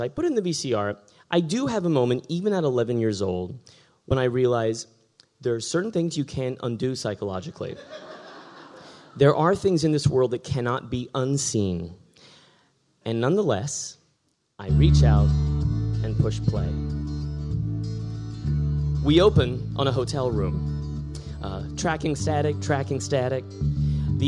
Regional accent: San Antonio, Texas, United States; idea that I could have a stepmom who is a real-life Asian lady was amazing to me as a little white boy growing up in San Antonio, Texas in the early 80s, right?

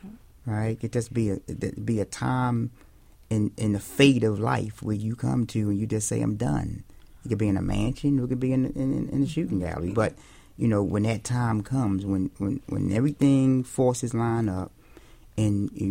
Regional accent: Baltimore, Maryland, United States; So, you know, I'm from Baltimore, but then I have family of choices, we say, in South Philly.

